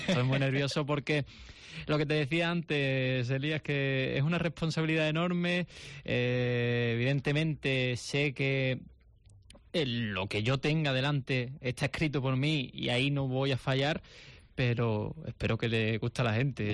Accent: Huelva, Andalusia, Spain; yo soy onubense, soy de la capital y no conozco.

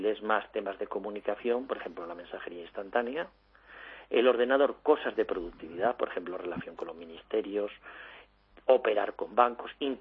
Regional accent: Spain; los españoles tenemos que estar como orgullosos, ¿no?

